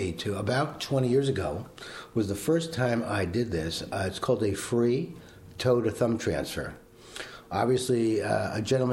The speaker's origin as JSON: {"language": "English", "town": "Miami Beach", "region": "Florida", "country": "United States", "moved": "as an adult", "lives_now": "Des Moines, United States", "said": "Miami Beach, Florida. And I've been here about 35 years now in Des Moines, Iowa."}